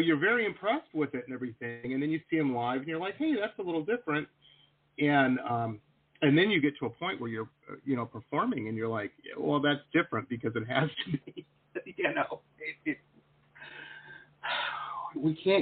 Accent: Detroit, Michigan, United States; I grew up in Metro Detroit.

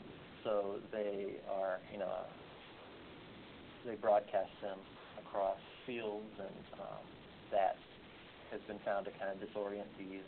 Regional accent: Gahanna, Ohio, United States; Born and raised in Gahanna, which is an eastern suburb of Columbus. Went to Gahanna Lincoln High School, went to Ohio State University

